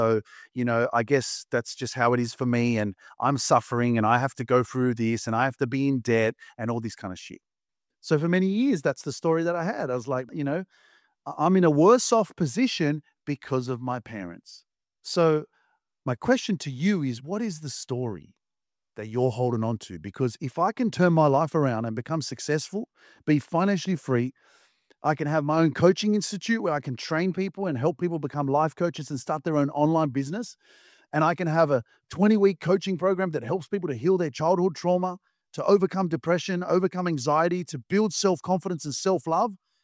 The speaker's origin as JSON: {"language": "English", "town": "Sydney", "region": "New South Wales", "country": "Australia", "tie": "born or raised there", "said": "I grew up in Sydney, because I'm young"}